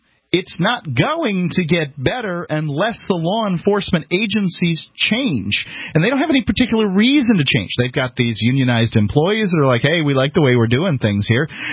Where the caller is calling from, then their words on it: New Hampshire, United States; I'm coming from New Hampshire.